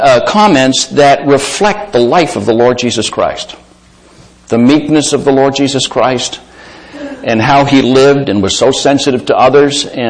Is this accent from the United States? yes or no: no; Canada; we were living in Toronto at the time. I was raised in Canada and raised on Canadian football.